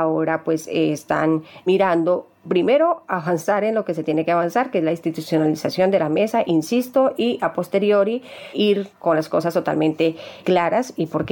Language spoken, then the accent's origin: Spanish; Colombia; nosotros como colombianos damos la gracia, por supuesto, al pueblo mexicano